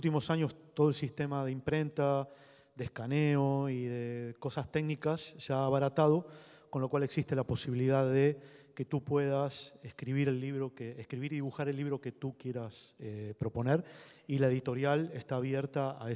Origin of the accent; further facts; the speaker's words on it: Argentina; also born or lived in Barcelona / Cádiz; now in Madrid, Spain; soy argentino y vivo en España hace 25 años. He vivido en Barcelona y ahora vivo en Madrid. He vivido en Cádiz, en el sur.